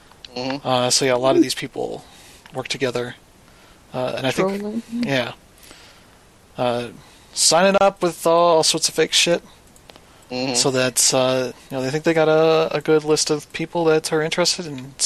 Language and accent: English; Manhattan, New York, United States; I was from Manhattan, from New York.